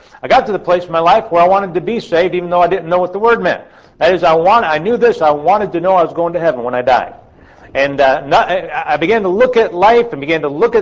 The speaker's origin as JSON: {"language": "English", "region": "Illinois", "country": "United States", "tie": "born or raised there", "said": "I grew up in the Roman Catholic Church back in the state of Illinois, where I grew up and spent my childhood."}